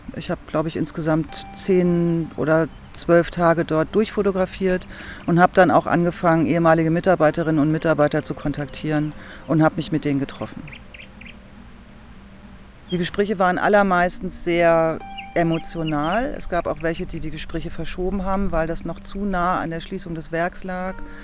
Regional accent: Hamburg, Germany; Ich bin Hamburgerin

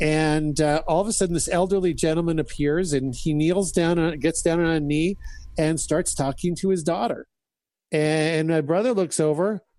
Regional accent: Saskatchewan, Canada; I grew up in Saskatchewan, Canada. Matter of fact, I grew up about an hour from where Gordie Howe was born.

